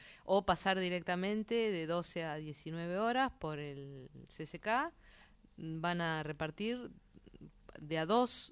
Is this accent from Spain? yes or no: no; Buenos Aires, Argentina; Nací acá en Buenos Aires y comencé acá en Buenos Aires cantando en el coro de niños del Colón a los 7 años.